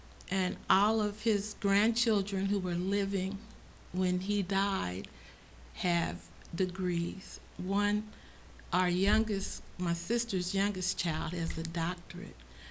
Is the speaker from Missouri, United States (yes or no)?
yes; Kansas City, Missouri, United States; born there; I was born in Kansas City, Missouri.